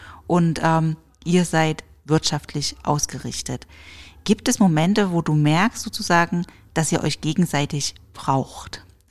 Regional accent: Chemnitz, Saxony, Germany; also ich komme aus Chemnitz.

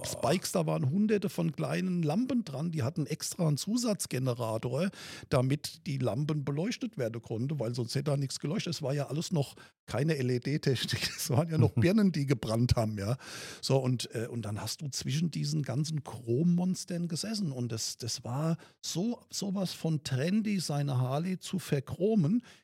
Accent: Frankfurt, Hesse, Germany; Bin ja in dieser Zeit hier aufgewachsen in Frankfurt

